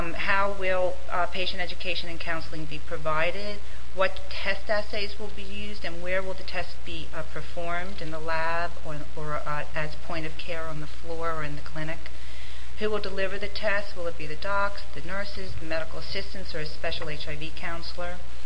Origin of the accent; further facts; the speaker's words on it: Pennsylvania, United States; I'm from Pennsylvania, which is one of the red low compatibility states